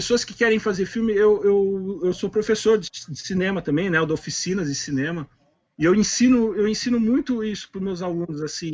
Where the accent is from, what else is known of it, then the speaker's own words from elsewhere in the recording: São Paulo, Brazil; eu sou de São Paulo, né? Eu não morei lá minha vida toda, eu morava no interior de São Paulo e depois eu fui para a capital. E eu fui para a capital bem na idade assim, de adolescência, né? 13 para 14 anos.